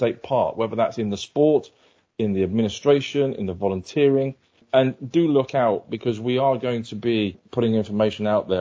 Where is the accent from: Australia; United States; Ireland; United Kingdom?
United Kingdom; Wigan, North West England; So when I was growing up in Wigan in the northwest of England